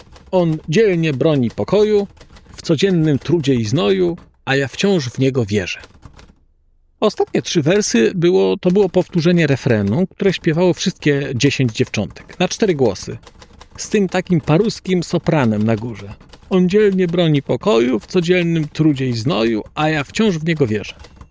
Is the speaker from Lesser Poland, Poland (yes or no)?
yes; Nowy Sącz, Lesser Poland, Poland; Pochodzę z Nowego Sącza, więc te Czechy są ode mnie, nie wiem, sto kilkadziesiąt kilometrów